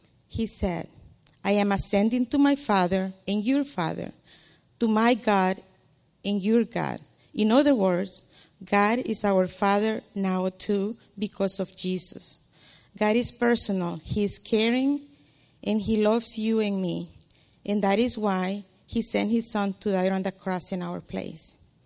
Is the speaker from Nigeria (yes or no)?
no; El Salvador; now in United States; We are from El Salvador, and we came to the United States in 1980.